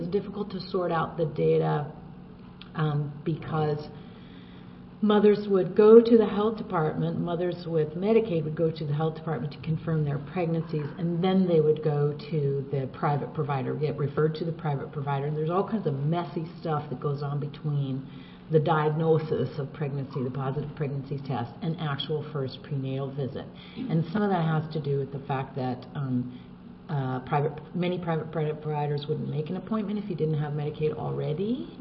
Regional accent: West Coast, United States; I'm from the West Coast, so we will call those hills

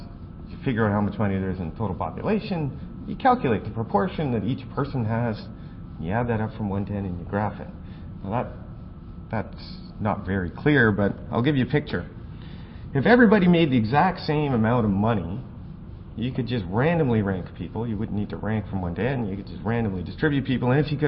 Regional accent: Canada; I'm Canadian, so I'm way down here.

